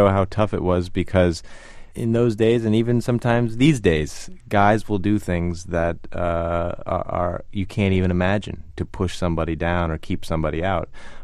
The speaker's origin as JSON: {"language": "English", "town": "South Orange", "region": "New Jersey", "country": "United States", "tie": "born or raised there", "said": "We went right back to the town where we grew up in South Orange and Maplewood, New Jersey."}